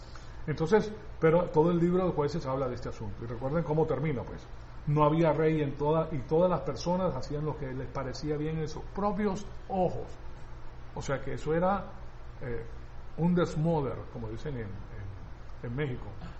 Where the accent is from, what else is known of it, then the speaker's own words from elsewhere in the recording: Venezuela; now in United States; Yo estuve en los Estados Unidos, llegué a los Estados Unidos en el año 1962. Vine de Venezuela. ¿Qué fue lo primero que aprendí yo? A hablar como cubano.